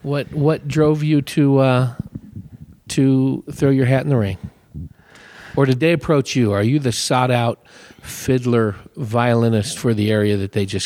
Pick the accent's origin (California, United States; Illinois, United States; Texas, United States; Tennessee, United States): California, United States; Hayward; I grew up in Hayward, just south of Oakland.